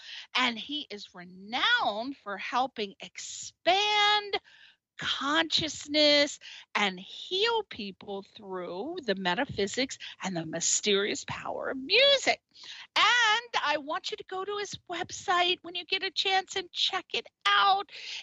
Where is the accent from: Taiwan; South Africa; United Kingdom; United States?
United States; Connecticut; accent: East Coast; I'm from Connecticut.